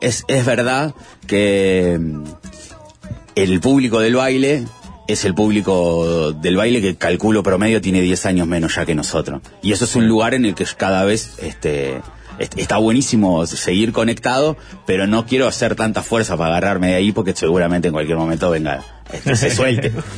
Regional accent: Montevideo, Uruguay; Nosotros somos muy montevideanos, entonces tocamos todo el tiempo en Montevideo

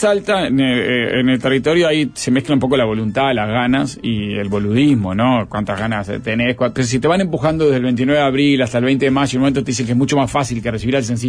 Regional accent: Uruguay; Soy uruguayo

